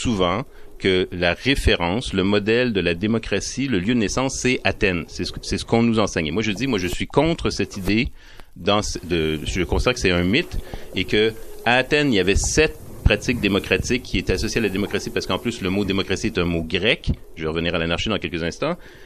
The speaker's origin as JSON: {"language": "French", "region": "Quebec", "country": "Canada", "accent": "Quebec French", "said": "c'est vrai que je parle vite et j'ai un accent québécois"}